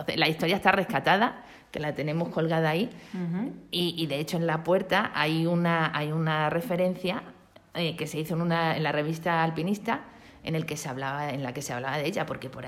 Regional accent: Rascafría, Community of Madrid, Spain; Yo, mi familia, toda venimos de Madrid.

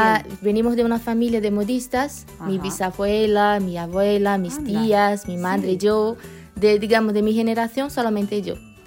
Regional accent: Brazil; Spanish is a second language; moved away as an adult; now in Badajoz, Spain; soy brasileña, vivo aquí en España, en Casco Antiguo, ya hace 4 años.

